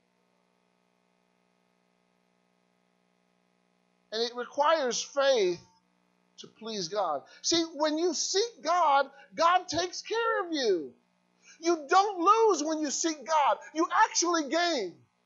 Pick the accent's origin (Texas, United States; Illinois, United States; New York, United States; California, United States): Illinois, United States; I grew up in Illinois, and I got my permit.